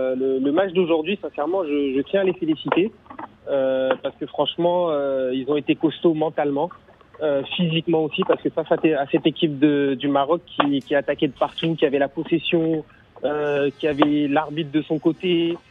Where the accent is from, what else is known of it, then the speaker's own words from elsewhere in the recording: Togo; je suis togolais avant tout